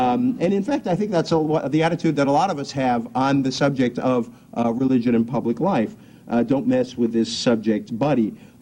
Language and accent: English; Fall River, Massachusetts, United States; also born or lived in Boston; I was born in a hospital in Boston, and I am really from Fall River